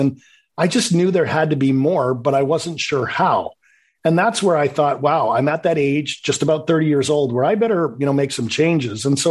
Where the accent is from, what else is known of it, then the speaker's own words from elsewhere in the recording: Canada; growing up in Canada